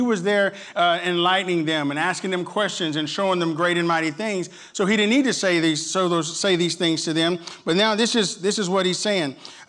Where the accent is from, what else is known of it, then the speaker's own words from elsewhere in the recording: Camden, Arkansas, United States; I remember growing up in Camden, Arkansas